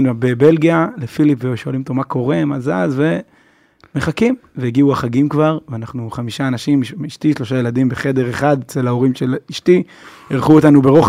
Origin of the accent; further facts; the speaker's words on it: Elkana, Judea and Samaria, Israel; also born or lived in Jerusalem; now in Belgium; וגרנו לפני זה ברובע היהודי בירושלים, למדתי שם בישיבת הכותל, במקור אני מאלקנה, שוב ככה בשומרון יפה, שההורים שלי משם